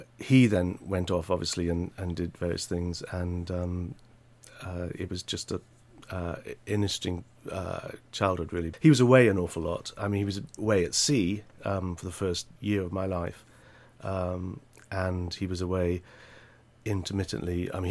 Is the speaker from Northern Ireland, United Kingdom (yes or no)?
no; Portsmouth, South East England, United Kingdom; born there; also born or lived in Edinburgh; No, I was born in Hampshire, not so far away, actually in Southsea, the seafront of Portsmouth. And I was lived there for a couple of years.